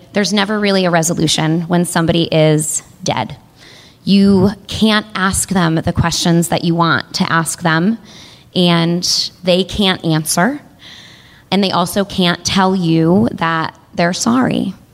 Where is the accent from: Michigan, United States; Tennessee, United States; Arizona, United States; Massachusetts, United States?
Massachusetts, United States; Lee; And I was talking to her in the driveway of the home that we grew up in Lee, Massachusetts